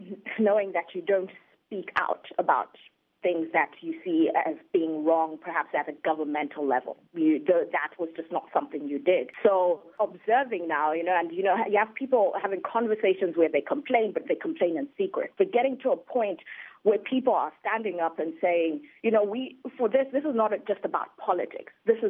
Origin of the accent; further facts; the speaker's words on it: Zimbabwe; now in Washington, D.C., United States; And I was born and bred in Zimbabwe. And I've traveled a bit, but, you know, I have a passion for my country.